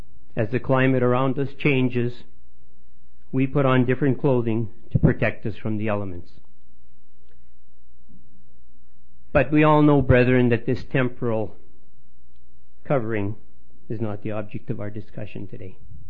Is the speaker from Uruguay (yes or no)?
no; Saskatchewan, Canada; we come from Saskatchewan, where we have some pretty severe climate, some pretty severe weather.